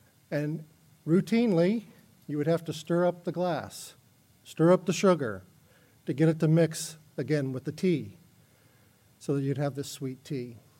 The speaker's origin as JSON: {"language": "English", "region": "Florida", "country": "United States", "tie": "born or raised there", "moved": "yes", "said": "You know, I grew up in South Florida, and one of the things that my mom always did was she had a pitcher of iced tea in the refrigerator at all times."}